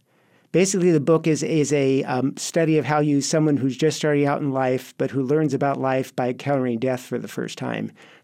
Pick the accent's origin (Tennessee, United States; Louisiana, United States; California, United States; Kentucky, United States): California, United States; No, actually, I grew up in Los Angeles Bay Area. I went to college in Santa Cruz